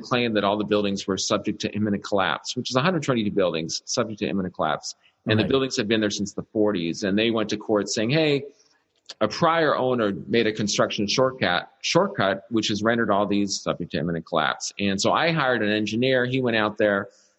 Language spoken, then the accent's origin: English; California, United States; And I was from California, didn't even really know what an ice storm is.